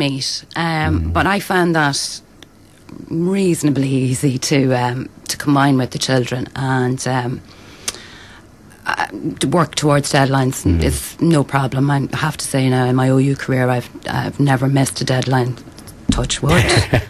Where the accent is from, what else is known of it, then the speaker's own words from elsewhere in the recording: Clanalaig, Northern Ireland, United Kingdom; I'm originally from South Armagh, along on the concession road there in a little townland called Clanalaig. My father's family would be from the town as such. My mother's actually French